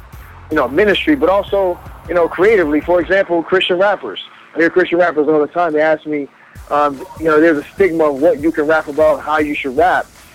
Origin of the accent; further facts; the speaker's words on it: North Carolina, United States; now in Boston, United States; Now I'm from North Carolina, so it definitely gave me a different perspective living up here.